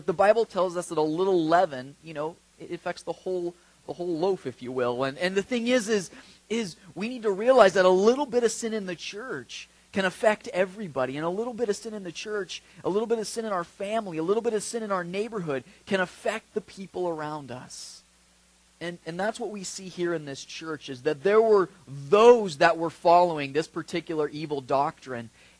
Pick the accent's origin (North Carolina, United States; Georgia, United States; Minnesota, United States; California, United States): California, United States; Cottonwood; also born or lived in Red Bluff; now in Chico, United States; And I mean, I grew up in Cottonwood and Red Bluff, and you know, and the thing is does anybody know where Cottonwood is?